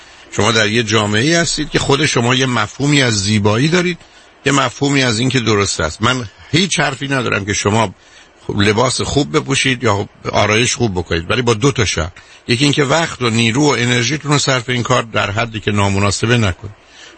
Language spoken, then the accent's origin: Persian; Shiraz, Fars, Iran; moved away